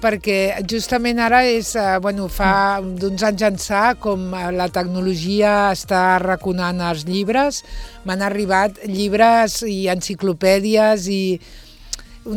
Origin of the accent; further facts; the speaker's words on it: Catalonia, Spain; now in Deltebre, Spain; vinc del Montseny i ara estic vivint a Deltebre